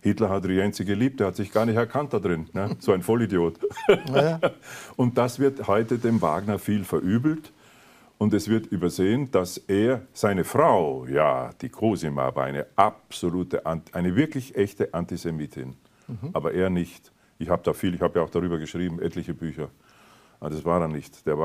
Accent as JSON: {"language": "German", "region": "Vienna", "country": "Austria", "tie": "born there", "said": "Ich bin ja in Wien geboren."}